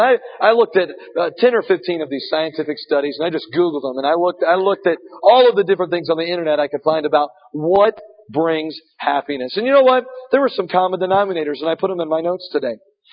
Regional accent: Evansville, Indiana, United States; And I said, "I'm from Evansville, Indiana."

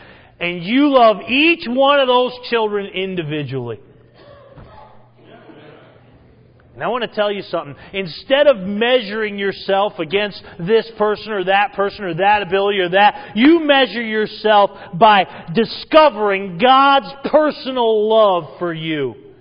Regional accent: New England, United States; a native New Englander. I was born and raised in New England, love New England, still love New England sports teams, amen.

